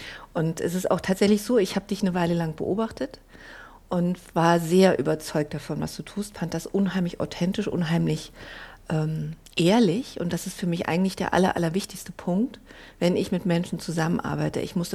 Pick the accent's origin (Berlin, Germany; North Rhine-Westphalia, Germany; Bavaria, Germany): Berlin, Germany; also born or lived in Dresden, Germany; Ja, ich bin ja auch Ossi. Aufgewachsen in Berlin und Dresden.